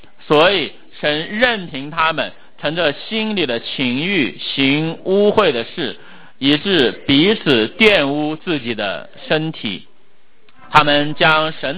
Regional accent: China; 我们中国人华人常常说什么叫人呢？

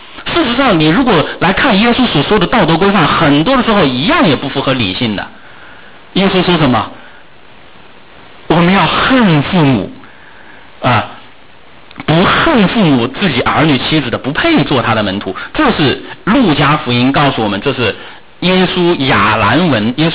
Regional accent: China; 因为我从小在中国大陆是受这样的教育长大的

